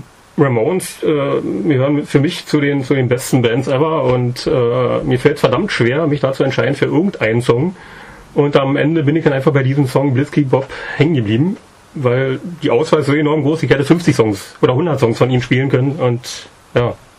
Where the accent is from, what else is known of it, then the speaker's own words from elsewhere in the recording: Berlin, Germany; ich komme aus dem Ostteil Berlins und bin in der DDR aufgewachsen